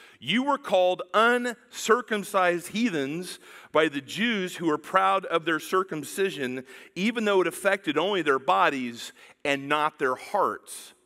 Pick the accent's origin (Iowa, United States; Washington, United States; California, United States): Iowa, United States; Pella; because I grew up in Pella, Iowa, which is not very diverse, right? You have the Dutch and the non-Dutch in Pella.